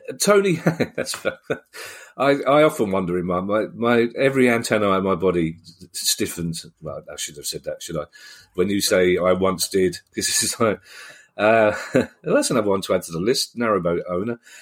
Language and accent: English; London, United Kingdom; I'm from South London.